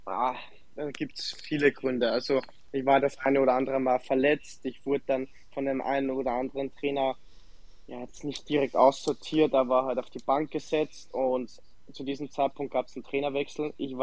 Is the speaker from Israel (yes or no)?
no; Austria; accent: Austrian Standard German; now in Dresden, Germany; Man hört es ja auch mit meinem Dialekt, den österreichischen Hochdeutsch-Dialekt, sage ich einfach mal so.